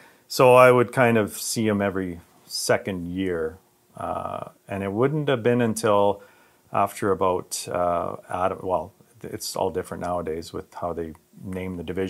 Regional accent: Kitimat, British Columbia, Canada; also born or lived in Sweden; born in Sweden, and my parents emigrated to Canada. I grew up in Kitimat, same as Jason.

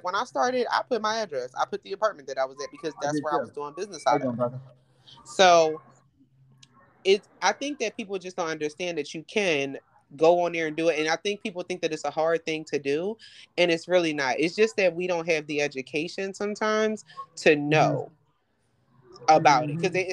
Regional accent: Philadelphia, Pennsylvania, United States; So, I grew up in Philadelphia. I live in Philadelphia.

